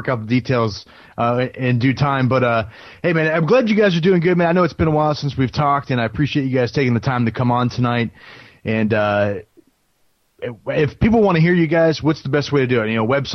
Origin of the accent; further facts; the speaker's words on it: Ohio, United States; also born or lived in Columbus; I grew up in Northeast Ohio where it's fanatical, and I lived in Columbus for a number of years.